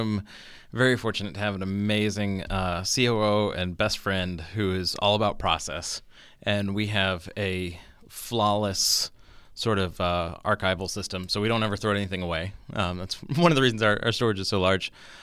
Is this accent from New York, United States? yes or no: no; Atlanta, Georgia, United States; also born or lived in Missouri / Houston; Born in Missouri, quickly moved to Houston my first year, and then been here in Atlanta since I was seven. So kind of Atlanta is where I was raised.